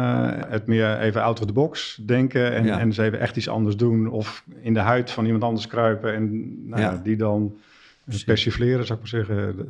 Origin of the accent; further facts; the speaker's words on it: Heerenveen, Friesland, Netherlands; also born or lived in Dokkum; Ik ben in Dokkum geboren. Toen zijn we verhuisd naar Heerenveen. En daar heb ik mijn jeugd doorgebracht. Lagere school, middelbare school, tot mijn 18e.